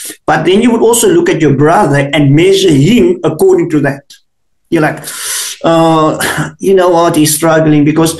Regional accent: South Africa; because we in South Africa, we would get the magazine.

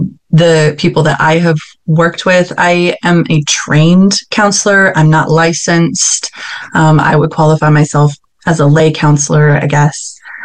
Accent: United States; now in Switzerland; So I am American Swiss. I live in Switzerland with my husband

